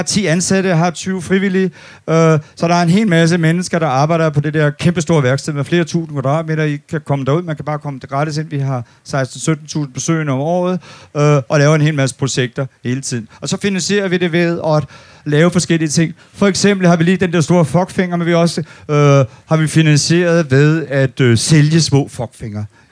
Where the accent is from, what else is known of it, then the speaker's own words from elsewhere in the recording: Odense, Region of Southern Denmark, Denmark; Jeg kommer fra Odense. Og når man kommer fra Odense